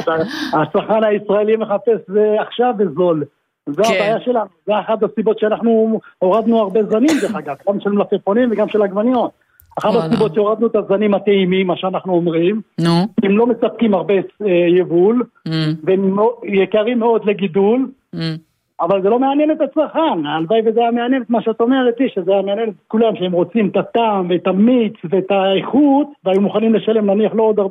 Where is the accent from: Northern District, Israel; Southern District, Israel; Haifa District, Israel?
Northern District, Israel; אצלנו בעמק המעיינות נורא קר בחורף.